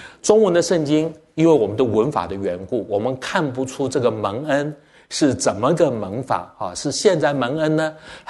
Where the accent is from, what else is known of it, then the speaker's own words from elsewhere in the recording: Taiwan; 我从台湾来